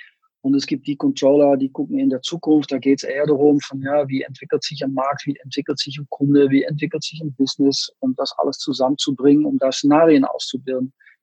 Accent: Netherlands; German is a second language; ich bin Holländer und jetzt seit mehreren Monaten bei BBDO Group als CFO.

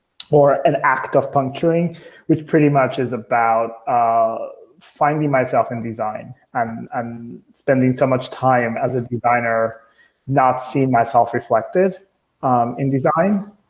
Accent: New York City, New York, United States; also born or lived in Dominican Republic; And then I grew up in New York City because I left the Dominican Republic when I was very small. I grew up in New York City with immigrant parents

